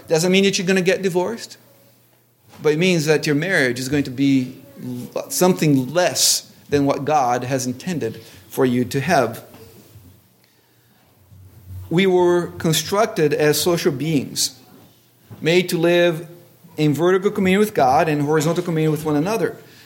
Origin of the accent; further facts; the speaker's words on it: Brazil; but growing up in Brazil, you have these little pots of goo stuff